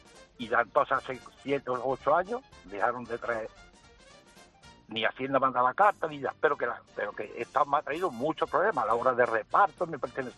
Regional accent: Fuente Palmera, Andalusia, Spain; born there; Y yo digo, pero bueno, digo, si yo no vivo allí, ni en fin, que sí que nací en Fuente Palmera

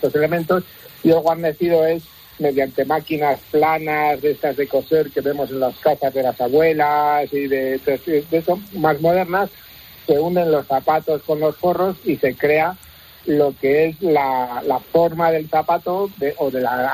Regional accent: Arnedo, La Rioja, Spain; nosotros somos de Arnedo, mi abuelo, mis padres, mis tíos

